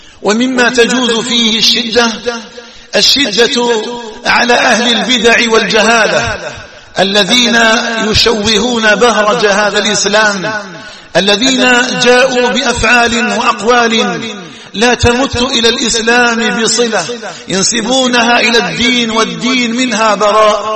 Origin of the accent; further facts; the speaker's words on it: Algeria; أن تجعل بلدنا الجزائر آمنا مطمئنا وسائر بلاد